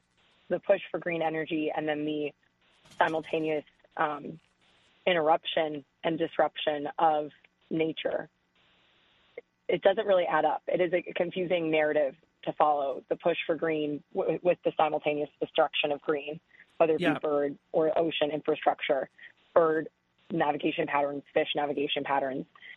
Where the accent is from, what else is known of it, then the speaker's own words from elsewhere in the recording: New Jersey, United States; also born or lived in Tampa, Florida; now in New York, United States; I'm from New Jersey and I live in New York.